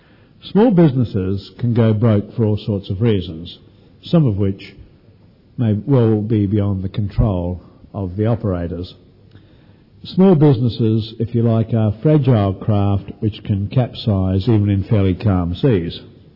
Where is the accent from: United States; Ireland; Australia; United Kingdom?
Australia; Adelaide, South Australia; also born or lived in Footscray; I'm delighted to be in my hometown again. Although I was born in Footscray, that was an accident of positioning, which I have spoken to my mother about several times. I'm really an Adelaide boy